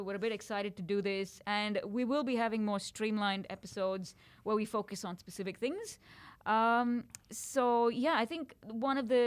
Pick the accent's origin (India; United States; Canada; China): India; I'm from India